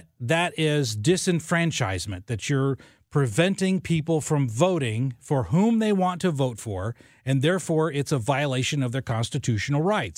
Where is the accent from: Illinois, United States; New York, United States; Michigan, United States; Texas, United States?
Illinois, United States; my dad, I grew up in Illinois.